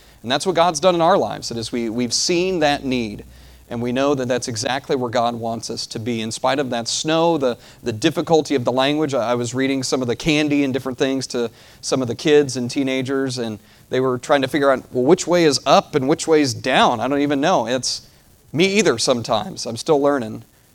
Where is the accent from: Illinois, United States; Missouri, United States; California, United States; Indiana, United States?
Missouri, United States; Kansas City; And I'm from Kansas City area, thus the Royals fan.